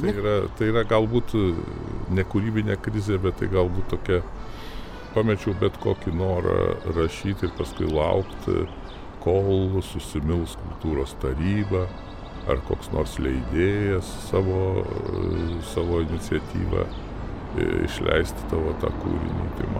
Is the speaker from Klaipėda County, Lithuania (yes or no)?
yes; Klaipėda, Klaipėda County, Lithuania; also born or lived in Švendubrė; Nors šiaip tai aš visą laiką tvirtinu, kad turiu dvi gimtinės. Tai yra Klaipėda, viena gimtinė ir Švendubrė, kur gimiau, o Klaipėdoj, kur gimiau kaip asmenybė.